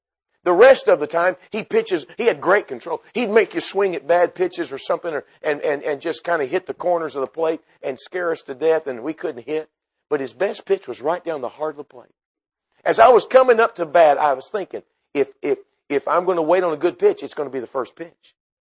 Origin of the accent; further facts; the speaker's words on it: Texas, United States; And I grew up in Texas. In the middle of the summer, it was like 190.